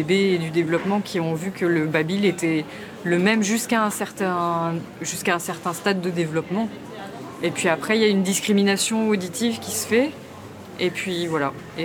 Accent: France; now in Belgium; Moi, je suis française et son papa est italien et il est devenu belge. Moi, j'envisage de devenir belge dans pas longtemps aussi, pour fêter mes 20 ans en Belgique.

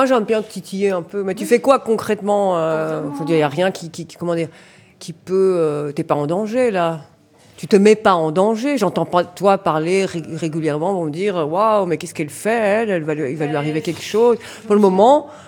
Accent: Belgium; toi t'es belge, je suis belge, en Belgique

